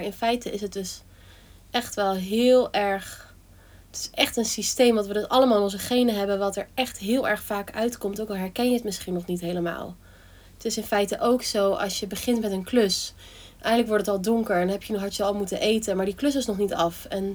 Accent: Netherlands; Wij in ieder geval als Nederlanders van de midden- en hoogmiddenklasse.

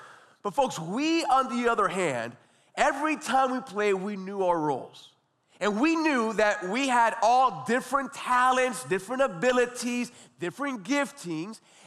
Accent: Miami, Florida, United States; You know, many of you know that I was raised right here in Miami.

